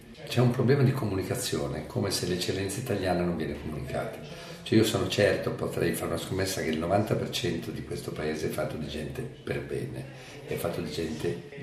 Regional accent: Montevideo, Uruguay; also born or lived in Milan / Beirut / United States; now in Rome, Italy; a Montevideo, cresciuto fra Montevideo, un po' Milano, un po' Beirut, negli Stati Uniti. Sono un ebreo, ho mio padre e le origini marocchine, sono un perfetto misto sangue, però ho scelto come mia città Roma

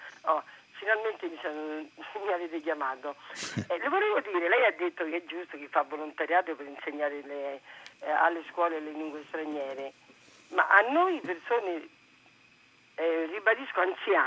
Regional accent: Rome, Lazio, Italy; Non molto. Sono romana.

